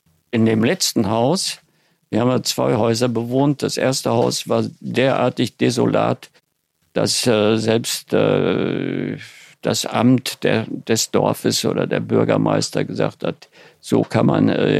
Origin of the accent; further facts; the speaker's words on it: Lower Silesian Voivodeship, Poland; moved away; 1951 sind wir aus Polen ausgesiedelt.